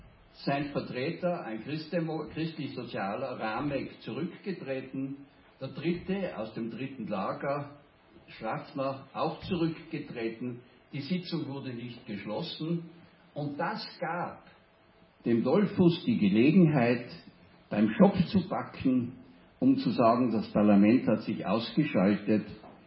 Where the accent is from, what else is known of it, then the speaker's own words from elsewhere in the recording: Innsbruck, Tyrol, Austria; Die letzte freie Wahl, die 1932 abgehalten wurde, war in Innsbruck, meiner Heimatstadt.